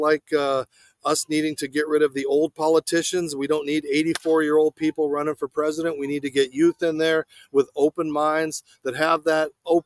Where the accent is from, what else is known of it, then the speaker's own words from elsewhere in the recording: Arizona, United States; So I'm putting on a football camp with a former NFL player in Arizona, my hometown. It'll be nice to go back